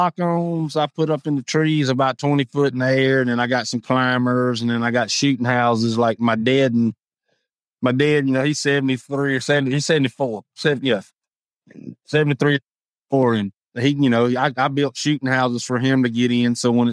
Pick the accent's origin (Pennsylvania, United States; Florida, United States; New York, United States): Florida, United States; East Milton; now in Jay, United States; No, I grew up in East Milton.